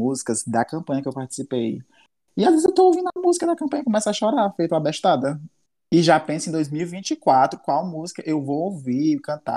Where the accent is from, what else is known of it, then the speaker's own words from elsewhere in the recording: São Gonçalo, Ceará, Brazil; não sou de Fortaleza, né? Eu sou da região metropolitana São Gonçalo.